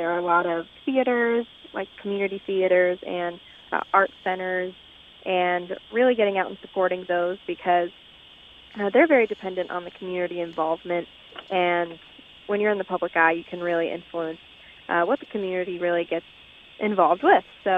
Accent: Quad Cities, United States; also born or lived in Bloomington-Normal; now in Springfield, United States; I grew up in the Quad Cities, and I moved to Bloomington Normal when I went to school at Illinois State, and now I'm in Springfield.

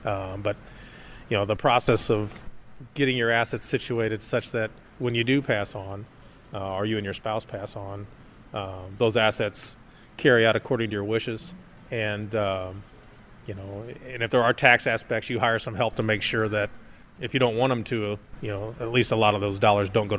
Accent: Breese, Illinois, United States; I'm originally from Breeze, Illinois, which is an hour or so south of here

